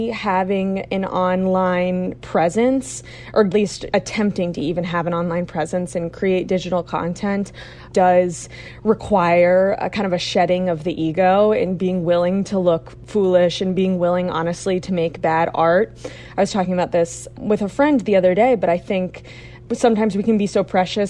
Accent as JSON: {"language": "English", "town": "Little Compton", "region": "Rhode Island", "country": "United States", "tie": "born or raised there", "said": "So immediately I just felt like I didn't want to use the name of my town, Little Compton."}